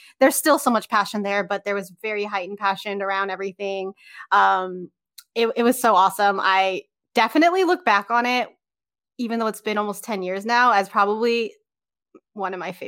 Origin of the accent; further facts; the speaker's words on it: Pacific Northwest, United States; I applied to a bunch of places close to me. I grew up in the Northwest.